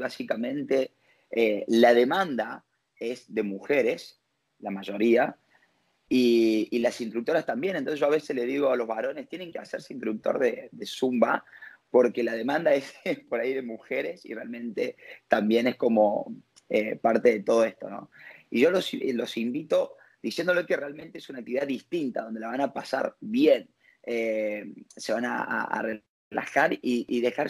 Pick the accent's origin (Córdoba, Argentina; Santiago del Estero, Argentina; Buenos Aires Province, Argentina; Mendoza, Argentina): Córdoba, Argentina; Villa Carlos Paz; now in Rosario, Argentina; soy de Villa Carlos Paz, de la provincia de Córdoba. Hoy he residido en la ciudad de Rosario, provincia de Santa Fe.